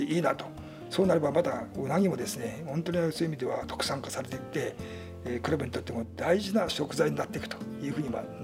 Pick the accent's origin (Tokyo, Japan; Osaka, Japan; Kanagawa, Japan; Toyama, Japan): Toyama, Japan; Ikuji; 実は私の生まれ育ち今住んでいる生地地区、はい、昔あの沼があって